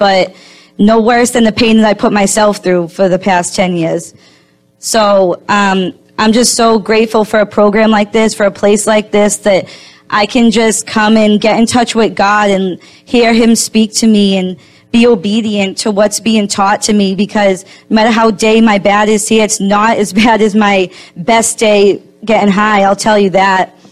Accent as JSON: {"language": "English", "region": "Massachusetts", "country": "United States", "said": "I came from Massachusetts, and I needed to get away from where I was, where I'd been living."}